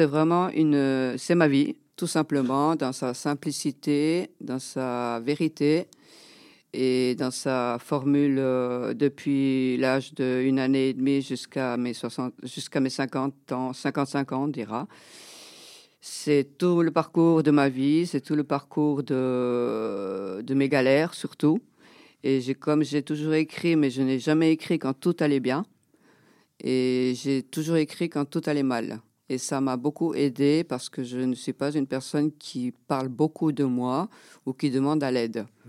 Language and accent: French; Valais, Switzerland; also born or lived in South Korea; je suis originaire de Corée du Sud, je viens du Valais Central. J'ai été adoptée en Valais Central et puis j'ai 60 ans.